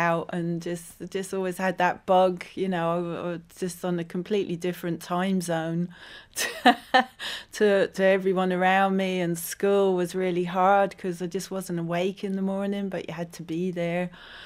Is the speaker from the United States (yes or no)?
no; London, United Kingdom; I grew up out near Heathrow Airport